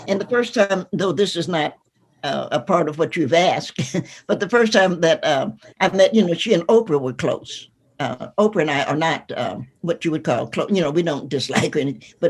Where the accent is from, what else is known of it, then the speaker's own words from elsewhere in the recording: Cincinnati, Ohio, United States; And I spent my life, I grew up in Cincinnati.